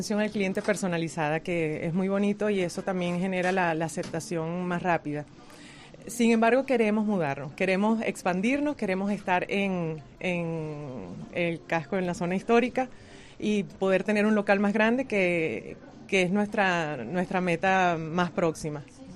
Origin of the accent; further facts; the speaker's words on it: Venezuela; now in Spain; soy de Venezuela. Bueno, mitad Venezuela, mitad gallega, porque mi padre nació en Vigo, él se fue de acá a los 14 años